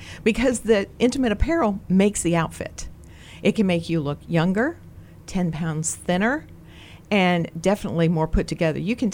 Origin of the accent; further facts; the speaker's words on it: Greencastle, Indiana, United States; And growing up, I grew up in Greencastle, Indiana.